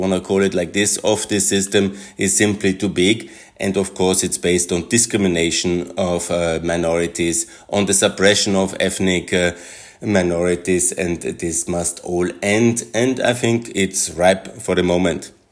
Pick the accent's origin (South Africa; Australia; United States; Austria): Austria; I am coming myself from Austria, and this is very clear the case.